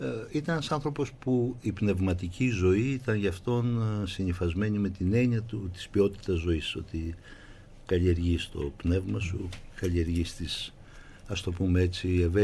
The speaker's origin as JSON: {"language": "Greek", "town": "Larissa", "region": "Thessaly", "country": "Greece", "tie": "born there", "said": "Εγώ γεννήθηκα στη Λάρισα το 1950. … είναι μια οικογένεια που κατέβηκε από την Πίνδο, πρώτα στον Τύρναβο όπου γεννήθηκαν οι προπάποι μου, μετά στη Λάρισα. Και μετακομίσαμε στην Αθήνα"}